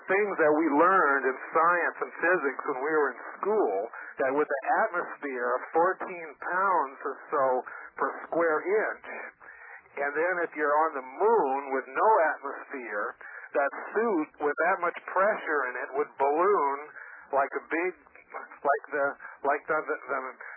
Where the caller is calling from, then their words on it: California, United States; I'm calling from California.